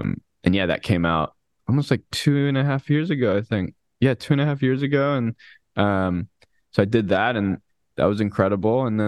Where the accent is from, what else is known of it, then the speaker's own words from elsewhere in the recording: Honolulu, Hawaii, United States; I'm from Honolulu, Hawaii, originally.